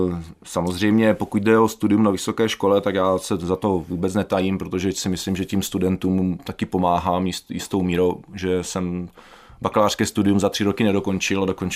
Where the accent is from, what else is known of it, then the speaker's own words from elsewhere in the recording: Ostrava, Moravian-Silesian Region, Czechia; jezdil jsem na Slezskou, na gymnázium Hladnov, takže já jsem původem z centra Ostravy, takže jsem jezdil trolejbusem na Bazaly nahoru, tam jsem strávil krásných 7 let na gymnáziu